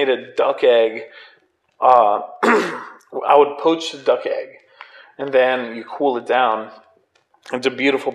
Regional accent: Mexico; It's in Mexico. I'm from Mexico. My family's from Mexico.

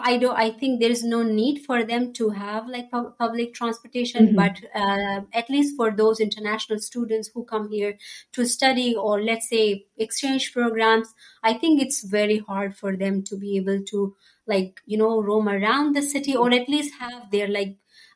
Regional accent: Afghanistan; moved away; I earlier mentioned to you about the situation in my country, and given that I'm at risk, somebody who always, you know, talks against the Taliban's mentality and ideology and what they are doing towards the women in Afghanistan

